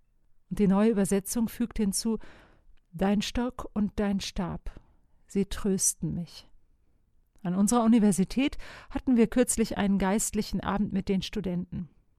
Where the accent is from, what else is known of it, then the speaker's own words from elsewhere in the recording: North Rhine-Westphalia, Germany; in Gegenden wie in meiner Heimat Westfalen